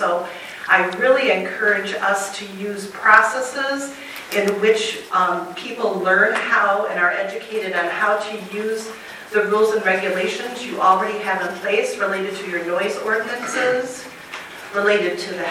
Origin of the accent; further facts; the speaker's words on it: Boyne City, Michigan, United States; I'm born and raised in Boyne City, so I have a long history here. … I'm passionate about Boyne City and so thankful to be able to live back in this community.